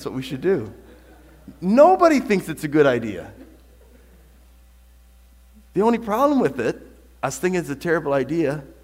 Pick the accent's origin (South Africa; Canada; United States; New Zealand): Canada; that's not in my reality of like growing up in Canada